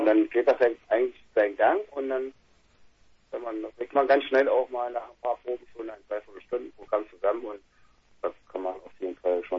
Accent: Mühlhausen, Thuringia, Germany; Mühlhausen ist klein und wir kommen alle aus Mühlhausen, kennen uns schon alle

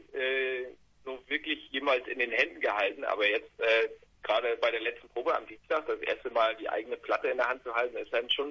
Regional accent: Rostock, Mecklenburg-Vorpommern, Germany; In meine Heimat.

